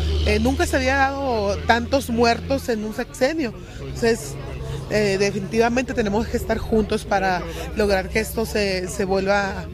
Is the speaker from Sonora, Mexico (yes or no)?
yes; Hermosillo, Sonora, Mexico; vengo de Hermosillo, Sonora